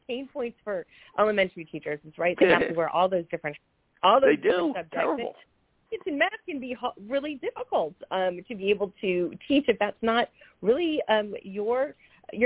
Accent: Chicago, Illinois, United States; now in Camarillo, United States; You know, I grew up in Chicago. I did a lot of raking and jumping into the piles.

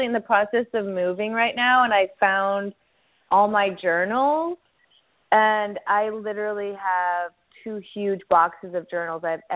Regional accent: Chicago, Illinois, United States; I was always kind of a little different, especially for back then and growing up in Chicago, which is pretty conservative.

